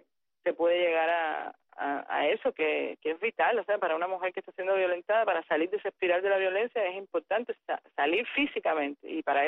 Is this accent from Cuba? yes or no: yes; Cuba; somos los cubanos en esta ola de salida.